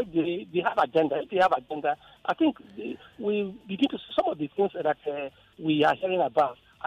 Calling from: Ikoyi, Lagos, Nigeria; I'm calling from Ikoyi.

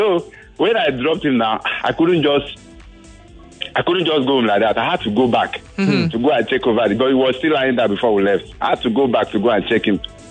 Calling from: Ikorodu, Lagos, Nigeria; I'm calling from Ikorodu.

